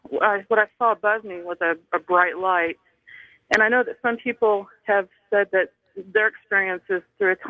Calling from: Kansas City, Missouri, United States; I'm calling from Kansas City, Missouri.

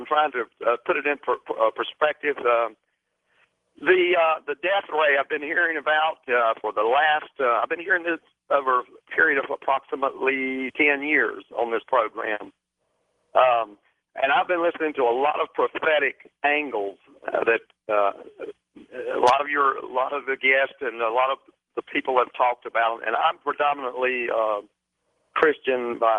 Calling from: North Carolina, United States; I'm from North Carolina, from the Cleveland County, Gaston County area.

